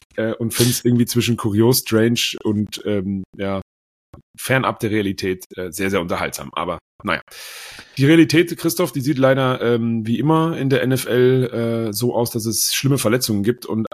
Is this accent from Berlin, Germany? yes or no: yes; Berlin, Germany; Und Berlin ist ja auch meine Heimat